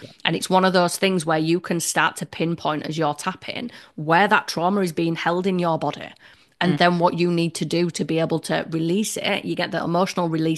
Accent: Leeds, Yorkshire and the Humber, United Kingdom; I grew up in Leeds

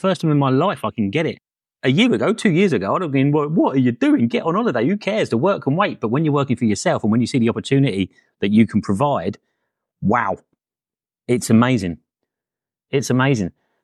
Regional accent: Brighton, South East England, United Kingdom; Look, I lived in Brighton. I'm from Brighton.

